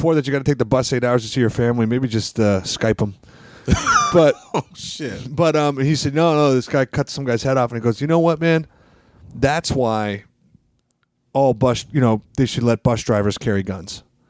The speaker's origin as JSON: {"language": "English", "country": "Canada", "said": "I'm from Canada."}